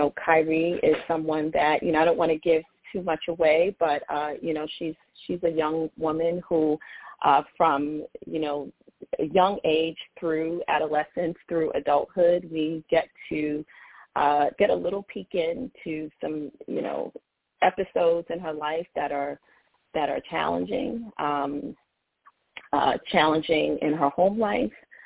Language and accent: English; New York, United States; So, I was raised in New York on the Upper West Side of Harlem. So I'm a Harlem girl. I like to say Harlem, USA. Because I'm very proud of those roots.